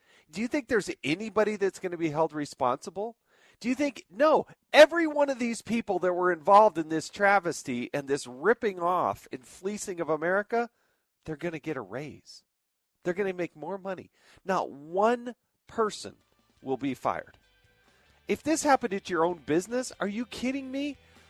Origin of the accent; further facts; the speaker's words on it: Utah, United States; For the state of Utah, I'm from Utah. I'm more familiar with Utah.